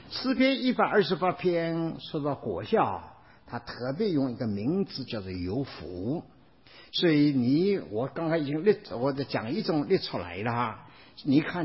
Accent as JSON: {"language": "Chinese", "country": "China", "said": "不要用我们中国人的观念了，说对着福的了解来了解来领会了圣经中的意思。"}